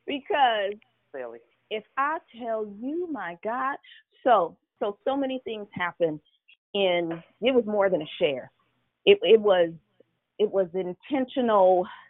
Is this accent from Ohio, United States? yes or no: no; Daly City, California, United States; Growing up in Daly City, it was always foggy.